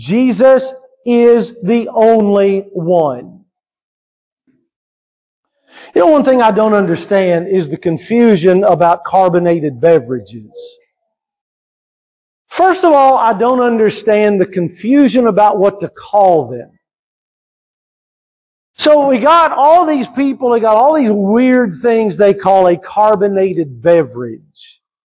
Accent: Morehead City, North Carolina, United States; I'm from Morehead City, North Carolina. Pepsi was invented in New Bern, which is right up the road from us.

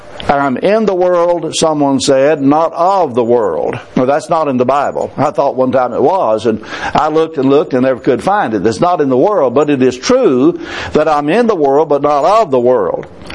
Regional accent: United States; I recognize as an American there's a certain amount of responsibility to vote and participate.

